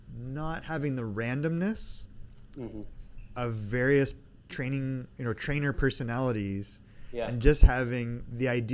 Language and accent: English; Canada; now in United States; I come from Canada.